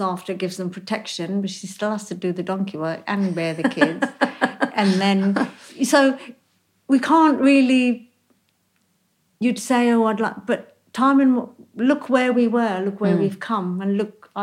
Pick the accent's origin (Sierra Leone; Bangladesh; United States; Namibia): Bangladesh; We're not Gujarati. We're not Indian. We're from East Pakistan, that we don't know what we are now, because you're East Pakistan, but you hadn't become Bangladesh yet.